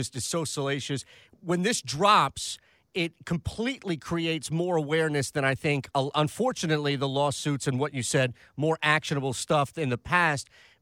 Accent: East Coast, United States; Being on the East Coast and growing up on the East Coast, and maybe it's a coastal thing

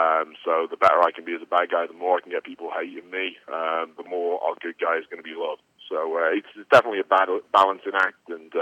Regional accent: England, United Kingdom; now in United States; But I've always liked being the bad guy, especially being an Englishman in America.

